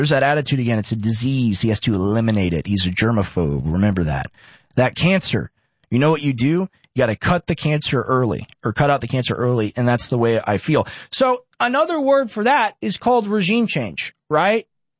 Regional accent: Texas, United States; I was a believer. I'm a Texan. I was fooled.

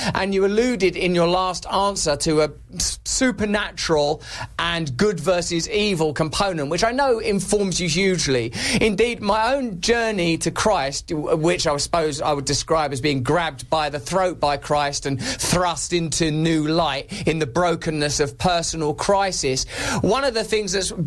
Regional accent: England, United Kingdom; because I'm an Englishman in your beautiful country.

